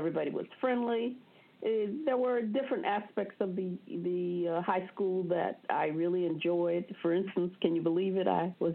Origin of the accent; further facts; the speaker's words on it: Suffolk, Virginia, United States; born there; I was born in Suffolk, Virginia, not too far from here, maybe three and a half hours drive from here, in a section, Saratoga. It was the section for colored people.